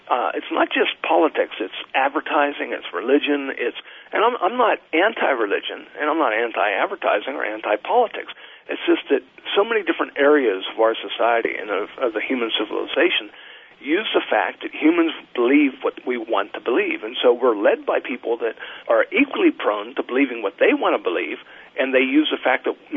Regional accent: Pennsylvania, United States; I grew up in Pennsylvania.

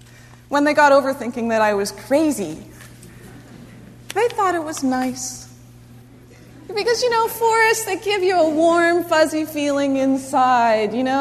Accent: Canada; I was really horrified that as a Canadian, I knew about the Amazonian rainforests

